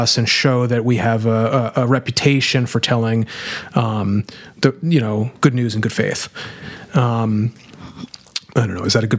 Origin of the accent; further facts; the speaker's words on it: New Orleans, Louisiana, United States; You know, I'm from New Orleans.